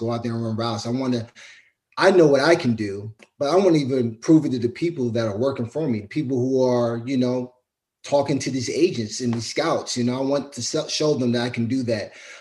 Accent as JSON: {"language": "English", "region": "Maryland", "country": "United States", "said": "I mean, I'm a kid from Maryland, you know, from the East Coast"}